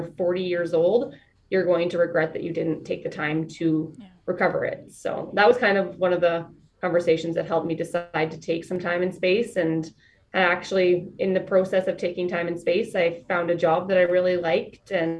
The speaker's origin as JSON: {"language": "English", "town": "Drake", "region": "Saskatchewan", "country": "Canada", "tie": "born or raised there", "said": "I'm actually from Drake, Saskatchewan originally, which is a village and where I grew up."}